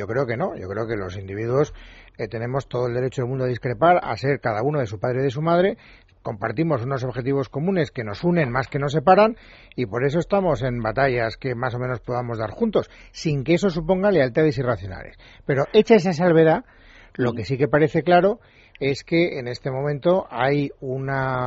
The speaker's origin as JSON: {"language": "Spanish", "town": "Castellón", "region": "Valencian Community", "country": "Spain", "said": "fíjese que yo soy de Castellón, por lo tanto no puedo estar más a favor de que se cumplan los objetivos de mi comunidad"}